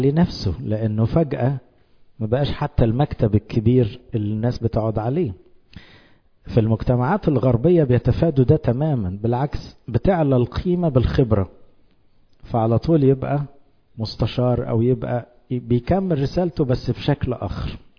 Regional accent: Egypt; عندنا في مصر سيستم مش حلو، هو المعاشات

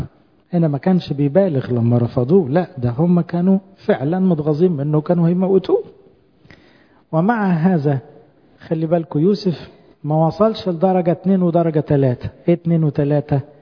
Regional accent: Egypt; احنا في مجتمعاتنا الشرقية بالذات كمصريين وأقباط، اتربينا كلنا في بيوت ناقضة نقد لازع

